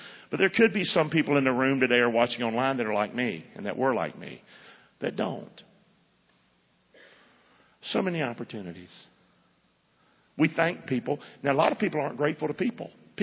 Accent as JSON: {"language": "English", "town": "Rockingham", "region": "North Carolina", "country": "United States", "said": "So here I'm from Rockingham. I never prayed. Never knew anything about prayer."}